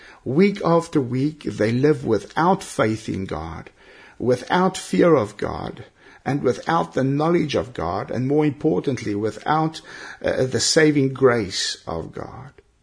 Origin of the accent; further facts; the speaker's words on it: South Africa; moved away as an adult; now in United Kingdom; You know, I'm South African, and when I first came to the United Kingdom and started preaching